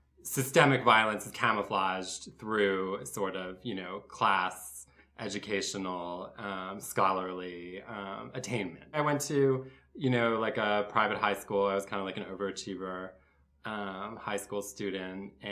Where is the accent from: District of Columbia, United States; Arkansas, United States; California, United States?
District of Columbia, United States; Washington; I was born in Washington, D.C., you know, one of the most horrible places in the world, without a question. And I grew up in the suburbs in a sort of like assimilated Jewish professional family